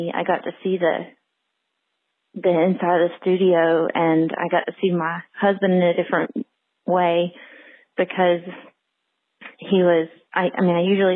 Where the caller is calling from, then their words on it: Blairsville, Georgia, United States; I'm calling from Blairsville, Georgia.